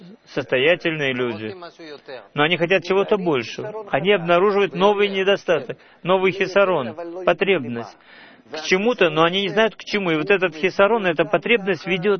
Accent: Israel; Вот я, допустим, вырос в Мошаве, гулял на природе, в садах.

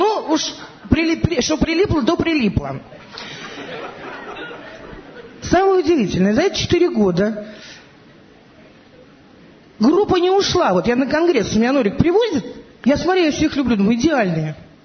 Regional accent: Moscow, Russia; Я из Москвы.

